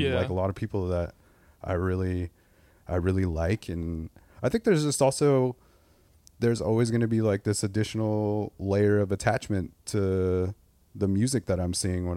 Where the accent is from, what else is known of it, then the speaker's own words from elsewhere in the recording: Corona, California, United States; Corona, California, which is like Riverside County. It's like 40 miles east of Los Angeles.